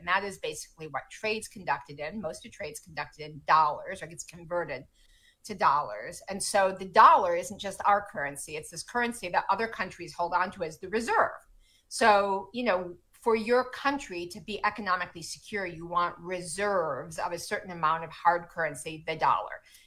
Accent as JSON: {"language": "English", "town": "Wausau", "region": "Wisconsin", "country": "United States", "tie": "born or raised there", "said": "as someone, you know, who has some sense growing up in Wausau, Wisconsin, what people used to make across the Midwest"}